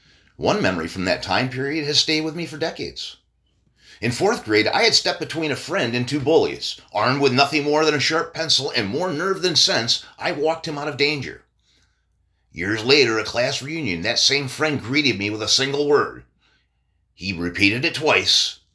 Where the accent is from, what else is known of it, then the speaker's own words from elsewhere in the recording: Delmar, New York, United States; also born or lived in Endicott; I was born on September 21st, 1964, in Endicott, New York, in the Southern Tier. My father was beginning his teaching career at Tioga Central, and by the time I was young, we had settled in Delmar, where both my parents worked in the school system.